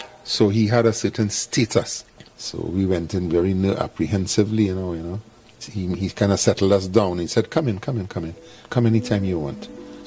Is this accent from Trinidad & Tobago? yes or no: yes; Woodbrook, Port of Spain, Trinidad & Tobago; So my area … you know, we're from Woodbrook, and it's our band.